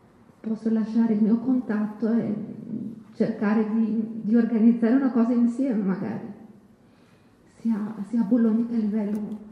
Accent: Greece; sono greca e quindi un po' il nemico comune

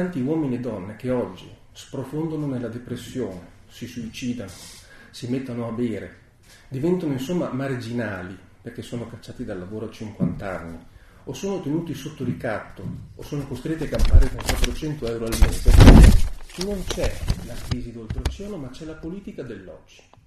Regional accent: Vignola, Emilia-Romagna, Italy; sono di Vignola, faccio lo psicanalista di mestiere.

